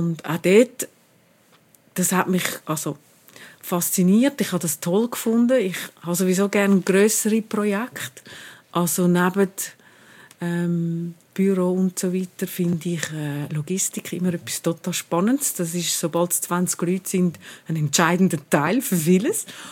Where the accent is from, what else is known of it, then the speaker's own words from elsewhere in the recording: Zurich, Switzerland; ich bin da in Zürich aufgewachsen, in der Schule, in Oberstrasse. Und habe auch hier in Zürich studiert, also Linguistik und Publizistik.